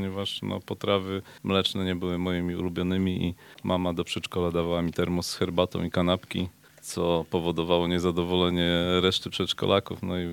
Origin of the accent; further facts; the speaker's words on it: Jelenia Góra, Lower Silesian Voivodeship, Poland; Ja praktycznie do 18 roku życia byłem mieszkańcem najpierw Cieplic i potem niestety Jeleniej Góry. Urodziłem się w Cieplicach, potem zmieniono mi miejsce urodzenia na Jelenią Górę. No i od tej pory jestem jeleniogórzaninem.